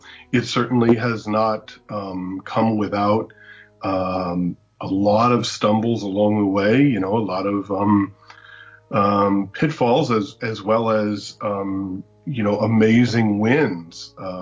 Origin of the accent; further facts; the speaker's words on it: Erie, Pennsylvania, United States; moved away as an adult; I started my senior year in high school, 1987, selling my artwork professionally back in my hometown of Erie, Pennsylvania.